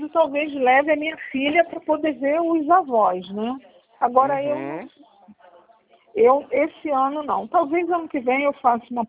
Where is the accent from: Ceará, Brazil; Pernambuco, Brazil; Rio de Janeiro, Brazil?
Rio de Janeiro, Brazil; Eu sou carioca, conheço Vila Isabel.